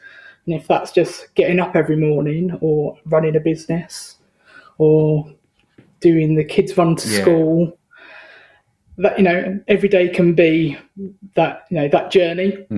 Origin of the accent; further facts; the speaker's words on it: East of England, United Kingdom; now in Newquay, United Kingdom; Migrated. So I'm originally from Essex.